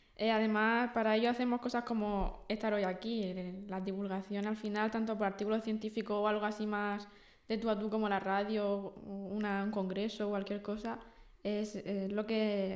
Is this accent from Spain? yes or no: yes; Orihuela, Valencian Community, Spain; Sí, claro, además soy de Orihuela